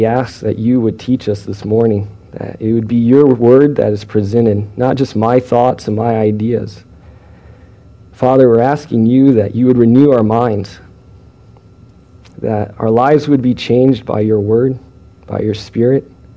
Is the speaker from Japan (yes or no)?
yes; Japan; I grew up over in Japan as a missionary kid.